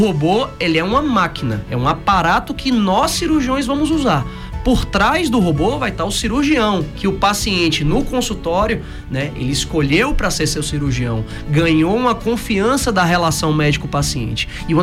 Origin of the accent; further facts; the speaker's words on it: Itapetinga, Bahia, Brazil; Sou de Itapetinga, sou nascido em Itapetinga.